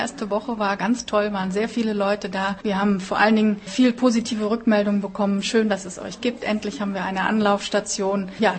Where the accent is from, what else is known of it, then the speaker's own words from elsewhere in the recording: Germany; now in Prague, Czech Republic; Meine Kollegin Sylvie Perissot ist ja Französin, ich bin Deutsche, wir haben beide Kinder, insgesamt 5 Stück.